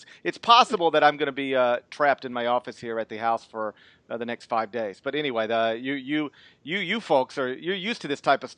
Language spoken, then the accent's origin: English; the South, United States; again, I'm from the South. I live in the South.